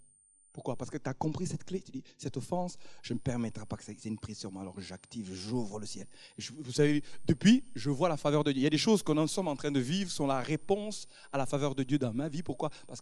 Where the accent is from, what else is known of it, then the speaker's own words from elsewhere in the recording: France; moi je suis français au même titre que tout le monde.